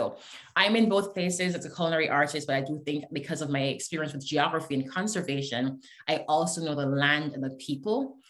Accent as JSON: {"language": "English", "country": "Jamaica", "lives_now": "United States", "said": "I'm bicultural, right? I've lived in the US for very many years now. My son is American born. I am Jamaican. I've lived in other Caribbean islands."}